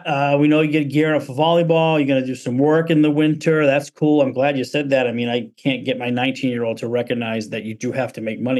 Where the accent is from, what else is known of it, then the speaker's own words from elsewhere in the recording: Gloucester, Massachusetts, United States; I grew up in Gloucester, and it's all sweet pizza there.